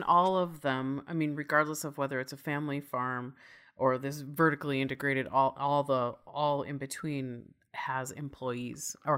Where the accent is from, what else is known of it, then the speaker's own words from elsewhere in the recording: Midwest, United States; growing up in the Midwest myself